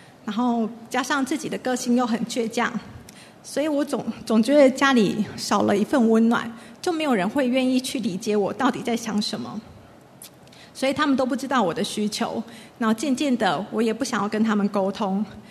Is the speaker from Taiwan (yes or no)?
yes; Wuqi, Taichung, Taiwan; 但我是来自台中靠海的一个乡镇无期，那是一个民风淳朴的地方。我们家里有四个小孩，我是排行老三。